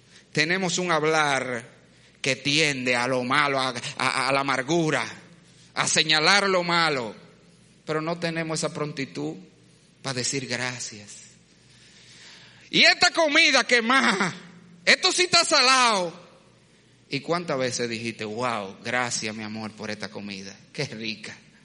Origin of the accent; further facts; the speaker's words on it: Dominican Republic; Señores, somos todos dominicanos